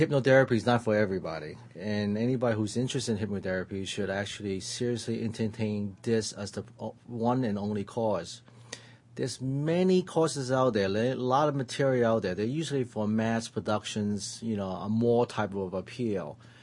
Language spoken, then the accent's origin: English; San Diego, California, United States; I'm from San Diego.